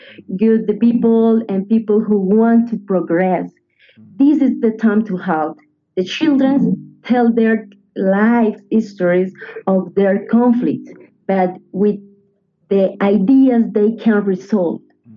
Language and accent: English; Bogotá, Colombia; English is a second language; Yeah, I am from Bogota, but my heart is all Colombian